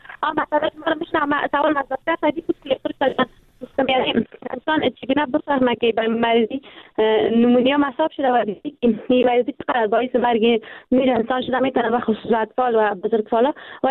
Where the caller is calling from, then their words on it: Kabul, Afghanistan; فعلا از کابل صحبت میکنم.